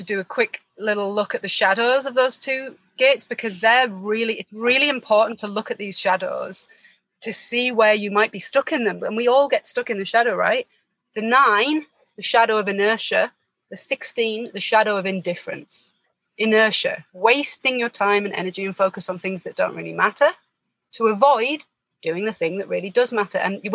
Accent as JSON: {"language": "English", "region": "England", "country": "United Kingdom", "said": "I'm English, British."}